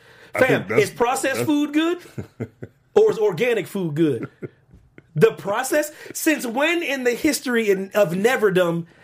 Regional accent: Pennsylvania, United States; I know I'm not going to be allowed in Philadelphia ever again, even though I'm from Pennsylvania.

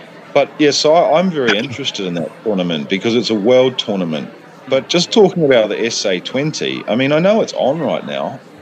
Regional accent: New Zealand; when I was growing up in New Zealand

